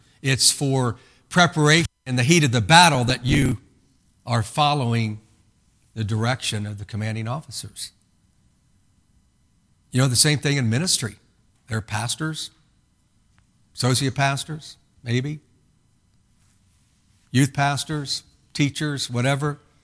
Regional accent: Indiana, United States; Now, I'm from Indiana.

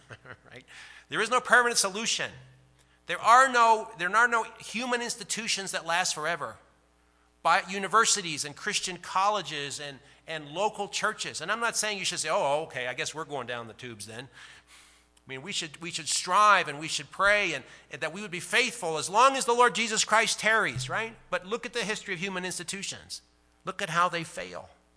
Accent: Phoenix, Arizona, United States; I'm from Phoenix, so I'm like, we got spanked.

